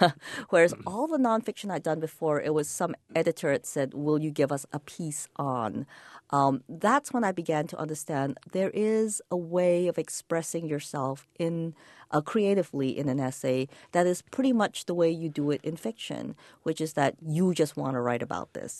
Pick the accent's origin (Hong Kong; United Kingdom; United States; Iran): Hong Kong; But of course, growing up in Hong Kong, Cantonese almost became a second language as well.